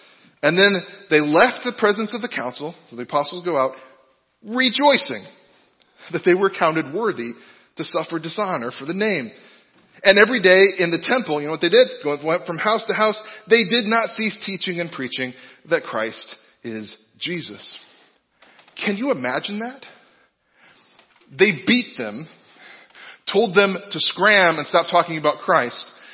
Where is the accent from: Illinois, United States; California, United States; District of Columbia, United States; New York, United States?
Illinois, United States; also born or lived in Iowa; well, technically I was born in Iowa, but I'm from Illinois. That's where my family live.